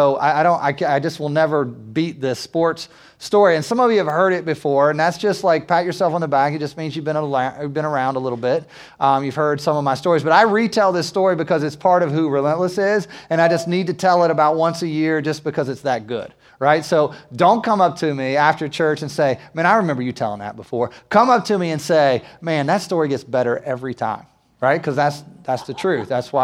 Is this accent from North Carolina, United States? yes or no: yes; Winston-Salem, North Carolina, United States; So fast forward 2003, I grew up in Winston-Salem. That's my home, 2 hours from here.